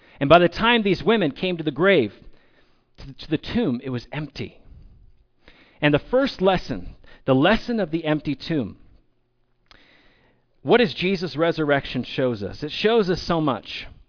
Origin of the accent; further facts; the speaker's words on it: California, United States; moved away as an adult; also born or lived in Austria; now in Salt Lake City, United States; I grew up in California, and I spent my adult life in Austria, in Europe, and now I'm living in Salt Lake City, Utah.